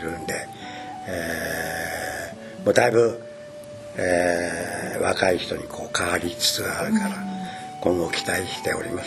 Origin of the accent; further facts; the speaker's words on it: Atami, Shizuoka, Japan; also born or lived in Tokyo; 全く小学校から、ずっと熱海なもんで、まあ生まれは熱海じゃないけどずっと学校もこちらなもんで、